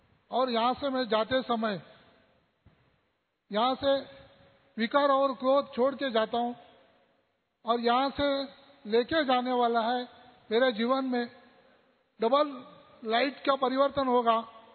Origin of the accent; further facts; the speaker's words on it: Mumbai, Maharashtra, India; मैं बंबई से आया हूँ मुलुन ईस्ट में।